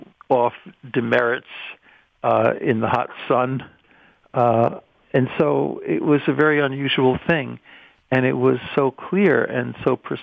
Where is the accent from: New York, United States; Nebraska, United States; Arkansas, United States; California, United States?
New York, United States; When I was a boy, I grew up on Long Island, and I went away to a boarding school in Concord, New Hampshire.